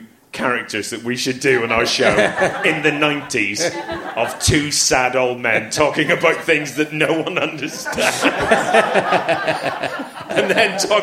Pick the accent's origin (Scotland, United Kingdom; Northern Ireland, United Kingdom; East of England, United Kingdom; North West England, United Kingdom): Northern Ireland, United Kingdom; Newtownards; in my hometown of Newton Orange, you'd never get a taxi